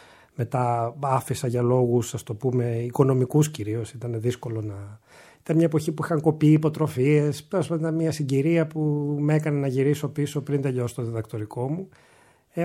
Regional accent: Thessaloniki, Central Macedonia, Greece; εγώ είμαι Θεσσαλονικιός και έτσι κι αλλιώς μεγάλος, είμαι γέννημα Θρέμα και με έναν τρόπο έχω καθοριστεί πολύ από την πόλη αυτή

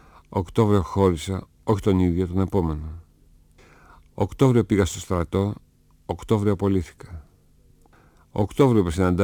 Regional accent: Thessaloniki, Central Macedonia, Greece; Τον περίμενα πώς και πώς για να δω την πόλη μου να χαίρεται. Ξεφύλιζα το ημερολόγιο στον τοίχο και όταν ανοίχνει 26, η Θεσσαλονίκη σημειοστολιζόταν, οι καμπάνες χτυπούσαν και το μισό μου σόι γιόρταζε.

